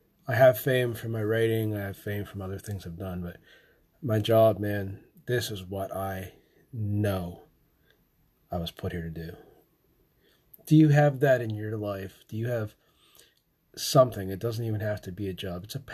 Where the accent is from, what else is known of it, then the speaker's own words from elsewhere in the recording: Somerset, Pennsylvania, United States; born there; it happened near my place where I was born in Somerset, Pennsylvania.